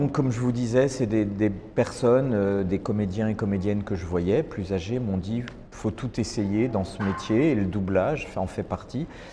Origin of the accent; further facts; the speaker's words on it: Strasbourg, Grand Est, France; Bah, moi, je viens de Strasbourg et d'où je suis originaire.